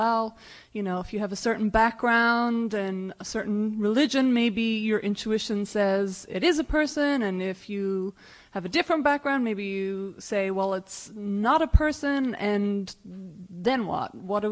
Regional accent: San Francisco, California, United States; I'm from San Francisco.

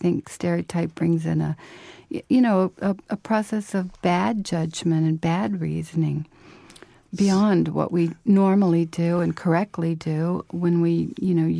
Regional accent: Florida, United States; also born or lived in Panama; And I came to the South when I was a small child from Panama, where I was born. My father's Panamanian and my mother's Irish-American. And then when they divorced, my sister and I came to Florida and grew up.

